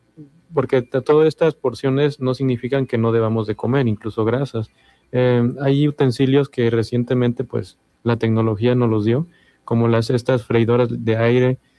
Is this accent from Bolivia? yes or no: no; Mexico; como buen mexicano, entre comidas